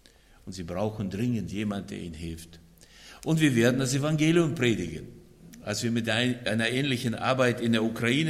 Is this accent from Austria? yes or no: no; Estonia; now in Germany; Ja, ich komme aus Estland, ich komme von der Ostsee, vielleicht fehlt mir die Ostsee.